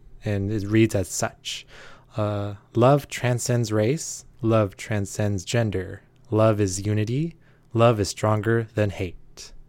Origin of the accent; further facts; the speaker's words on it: Mississauga, Ontario, Canada; Mississauga is my hometown.